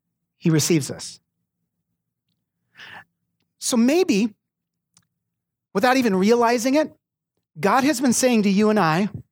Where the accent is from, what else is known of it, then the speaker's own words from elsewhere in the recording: Arizona, United States; I was born and raised in Arizona. I'm some more south than you are.